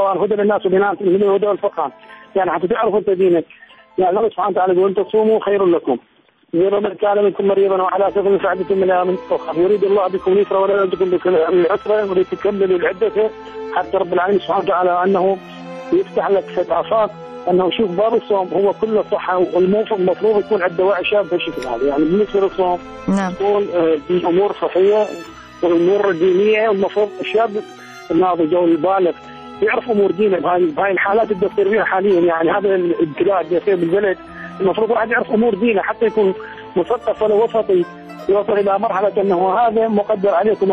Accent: Iraq; أن نرجع على بلدنا كعراقيين، هو عراقيين المفروض نضحي حيويتنا العراقية

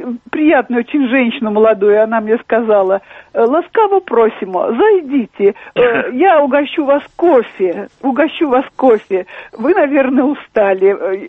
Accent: Moscow, Russia; я москвичка, и вот говорят, москвичи очень отличаются по говору.

